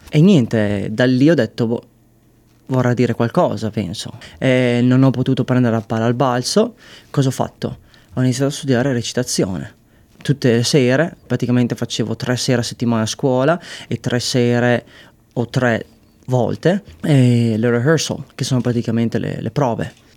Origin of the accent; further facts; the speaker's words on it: Reggio Emilia, Emilia-Romagna, Italy; moved away as an adult; now in Australia; Io arrivo dalla zona di Reggio Emilia, attualmente ho 32 anni.